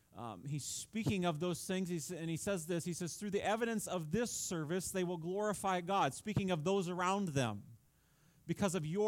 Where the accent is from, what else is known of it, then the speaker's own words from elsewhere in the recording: Milledgeville, Georgia, United States; I think back to a little Baptist church I grew up in just outside of Milledgeville on Route 40.